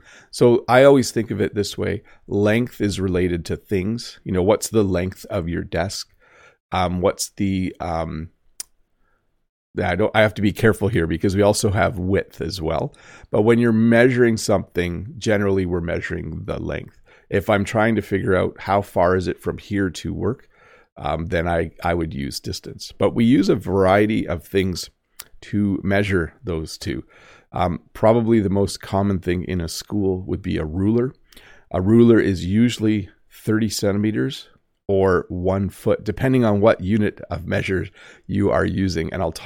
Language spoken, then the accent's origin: English; Canada; I am Canadian.